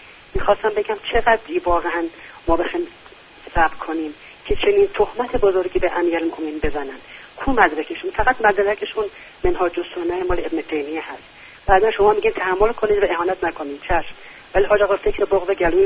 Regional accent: Shiraz, Fars, Iran; من خودم از شیراز هستم

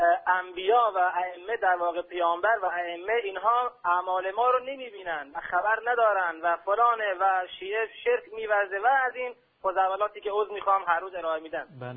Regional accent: Ahvaz, Khuzestan, Iran; از اهواز هستم

